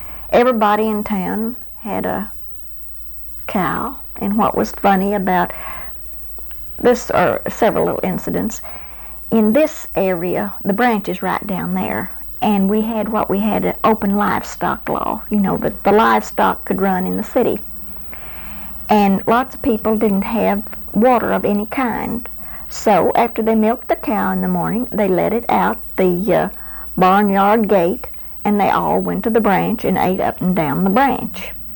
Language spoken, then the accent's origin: English; Springfield, Missouri, United States; born there; I was born in Springfield, Missouri, because my father's people lived there and they didn't have any hospitals here.